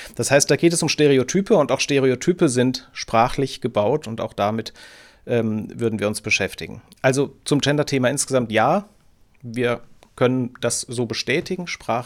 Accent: West Germany, Germany; Ich war 16, als die Mauer gefallen ist, und in meiner Kindheit und Jugend, ich bin in Westdeutschland aufgewachsen, war die Vorstellung, dass ich mal im schönen Magdeburg berufstätig sein könnte, überhaupt nicht auf der Tagesordnung.

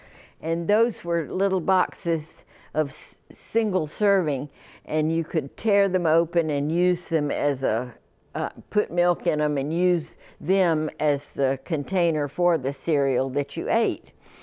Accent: South Korea; now in United States; the local Bristol television station wanted to interview me about growing up in Korea.

